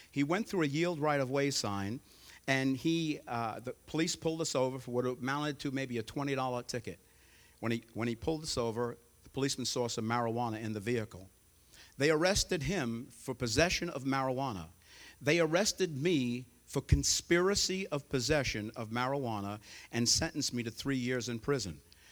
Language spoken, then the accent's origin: English; New York, United States; born there; They came to America for a better life. They wanted a better life for their children. I was born in New York.